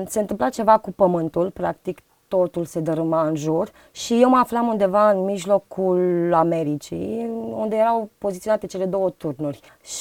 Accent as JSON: {"language": "Romanian", "town": "Constanța", "region": "Constanța County", "country": "Romania", "said": "În Constanța. Eu sunt din Constanța și a început acum 13 ani."}